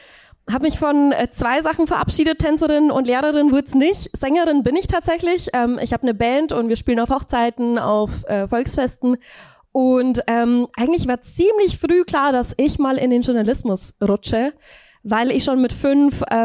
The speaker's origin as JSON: {"language": "German", "town": "Dingolfing", "region": "Bavaria", "country": "Germany", "tie": "born or raised there", "said": "Richtig, genau. In meiner Heimat in Niederbayern."}